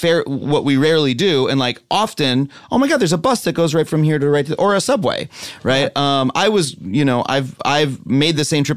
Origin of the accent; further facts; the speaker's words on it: New York, United States; I'm a New Yorker. I only learned to drive recently.